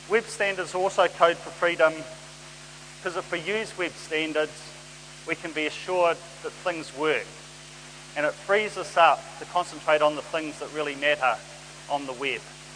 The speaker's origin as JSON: {"language": "English", "region": "Wellington", "country": "New Zealand", "tie": "born or raised there", "said": "I was born in Wellington, and I grew up here, and I've lived here all my life."}